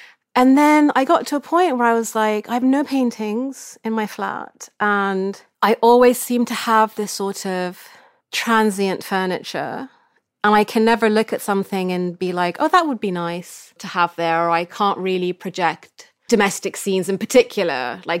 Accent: Sudan; I'm from Sudan, but I grew up here and I live there and I speak these many languages. I kind of feel at home in my different places.

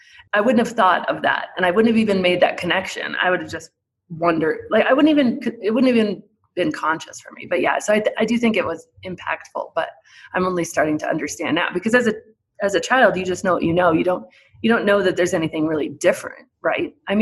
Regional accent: Aspen, Colorado, United States; now in Evergreen, United States; Yeah, I grew up in Aspen, and I live in Evergreen, so it's kind of in the mountains.

